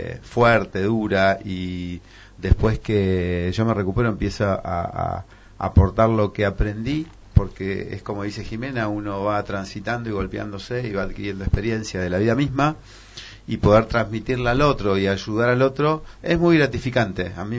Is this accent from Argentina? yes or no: yes; Argentina; Nosotros somos solidarios, el argentino por sí es solidario.